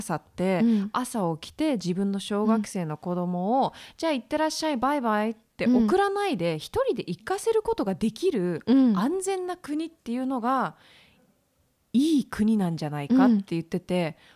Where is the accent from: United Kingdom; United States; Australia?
United States; Hawaii; now in Japan; 私もずっと、まあ、アメリカ、まあ、ハワイで育って